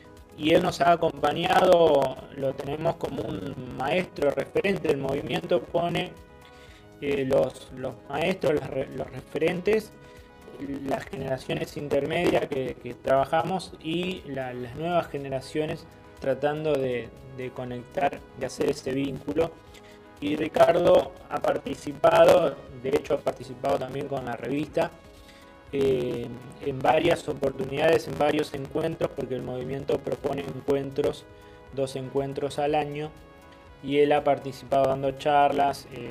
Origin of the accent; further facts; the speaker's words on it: Gilbert, Entre Ríos, Argentina; allá en mi pueblo, en Gilbert, cerca de Gualeguaychú